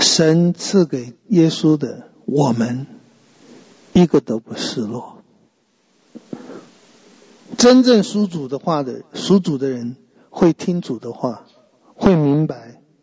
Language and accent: Chinese; Taiwan; 我看我们台湾的假可能是天下最多的，但是我们台湾人的累也是天下最多的。